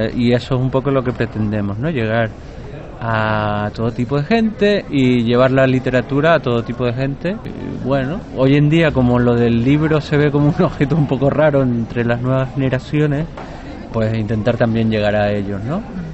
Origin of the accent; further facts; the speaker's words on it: Canary Islands, Spain; Yo soy de Canarias y entonces allí, pues...